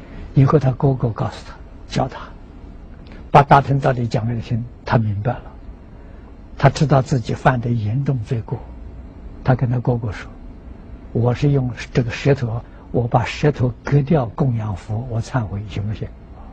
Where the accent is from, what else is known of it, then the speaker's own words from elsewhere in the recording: China; 就是很我们中国人的时候，无论是男子女人时候穿着的时候都是包得紧紧的